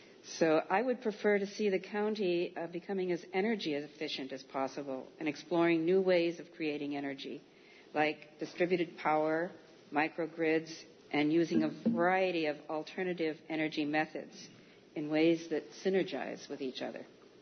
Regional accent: Danby, United States; and I'm from Danby.

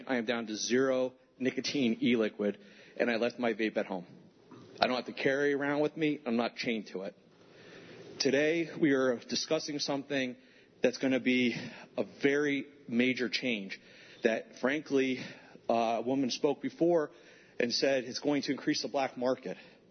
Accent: Wilkes-Barre, Pennsylvania, United States; I'm actually from Wilkes-Barre, Pennsylvania.

